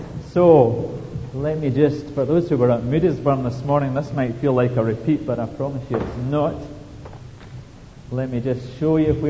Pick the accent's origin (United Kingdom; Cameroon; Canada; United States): United Kingdom; Scotland; When I was a teenager growing up in Ayrshire